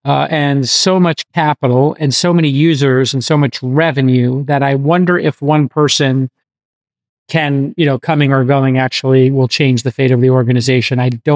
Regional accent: East Coast, United States; because I grew up on the East Coast.

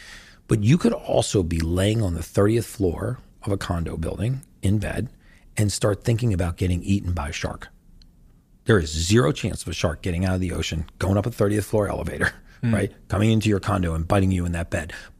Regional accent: United States; but I'm from America

